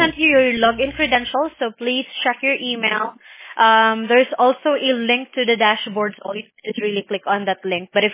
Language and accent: English; Philippines; English is a second language; I'm actually from the Philippines, so no. Never been to the U.S.